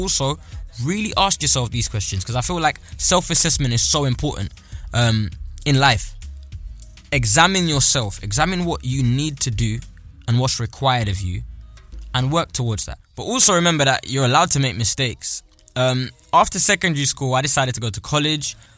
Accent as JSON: {"language": "English", "country": "St. Lucia", "tie": "born or raised there", "said": "Growing up in St. Lucia"}